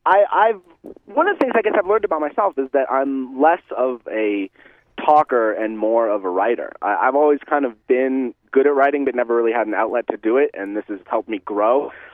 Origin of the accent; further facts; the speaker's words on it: California, United States; I'm from California.